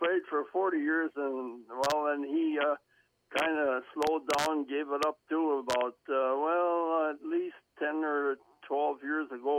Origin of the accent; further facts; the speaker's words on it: Chilton, Wisconsin, United States; Well, I was born and raised in the Chilton, Wisconsin area, and went to school the 12 years right here in the Chilton area.